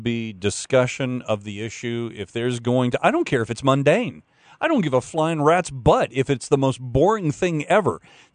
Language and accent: English; Lakeland, Florida, United States; That's Lakeland, Florida, my hometown.